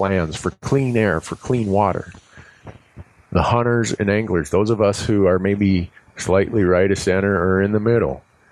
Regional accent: Montana, United States; There's places even in my home state of Montana that we've not got to.

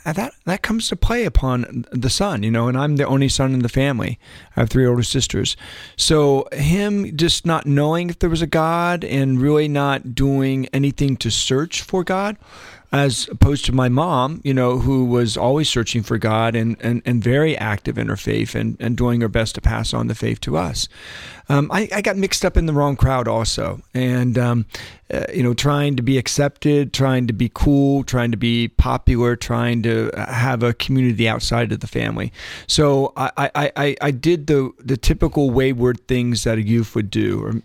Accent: Columbus, Ohio, United States; I grew up on the east side of Columbus. I went to Groveport Madison High School, and I went to Church of Our Lady of the Miraculous Medal.

